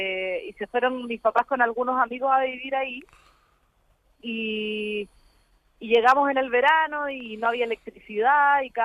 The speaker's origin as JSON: {"language": "Spanish", "town": "Santiago", "region": "Santiago Metropolitan Region", "country": "Chile", "tie": "born or raised there", "said": "Bueno, yo crecí en Santiago"}